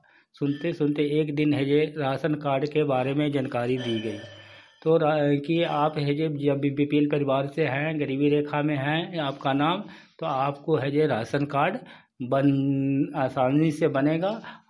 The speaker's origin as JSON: {"language": "Hindi", "town": "Nagarnausa", "region": "Bihar", "country": "India", "said": "मैं नगर नौसा ब्लॉक के रहने वाला हूँ। मैं एक गरीब परिवार से हूँ।"}